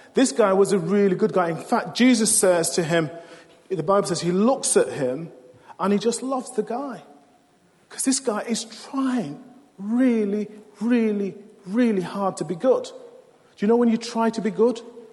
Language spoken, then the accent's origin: English; United Kingdom; None of us would sing. We're all British.